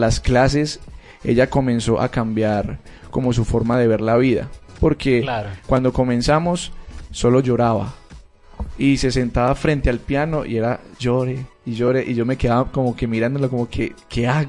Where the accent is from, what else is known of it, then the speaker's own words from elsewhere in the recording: Antioquia, Colombia; que no se pierda también lo que tenemos como paisa, ¿cierto?